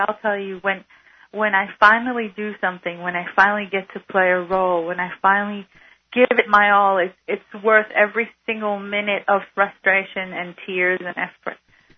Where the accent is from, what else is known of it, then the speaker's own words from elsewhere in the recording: Israel; moved away as an adult; also born or lived in Argentina / United States; now in Australia; I was born in Argentina, and I lived in Argentina for 2 years, and then I lived in the United States till I was five. Then when I was five, I came here to Israel, lived here till I was 13